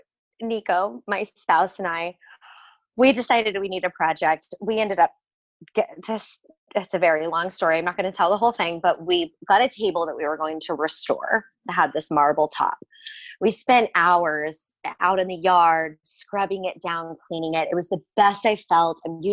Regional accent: Missouri, United States; But I grew up in a small town in Missouri, like south of St. Louis.

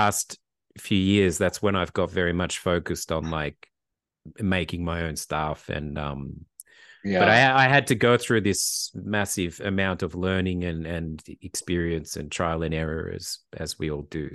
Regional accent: Australia; now in Germany; being an Australian in Germany.

